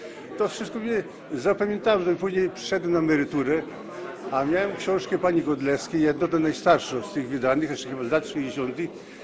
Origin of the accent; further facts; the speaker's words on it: Siemień, Podlaskie Voivodeship, Poland; Ja pochodzę z Siemienia. Tu jestem, znaczy jest blisko Łomży.